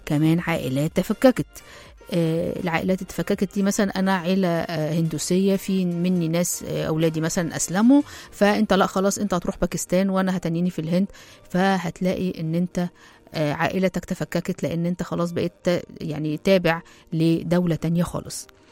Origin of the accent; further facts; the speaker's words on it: Egypt; طبعا هتلاقي عندنا في مصر حلايب وشلاتين